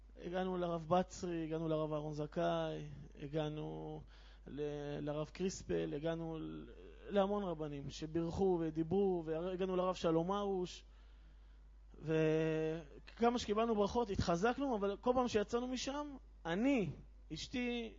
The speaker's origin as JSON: {"language": "Hebrew", "town": "Haifa", "region": "Haifa District", "country": "Israel", "said": "אני מחיפה"}